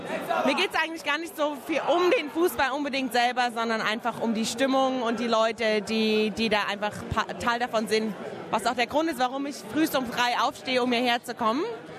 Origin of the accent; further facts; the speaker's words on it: Germany; now in Australia; Ich komme obviously aus Deutschland, aber ich bin seit 8 Jahren in Australien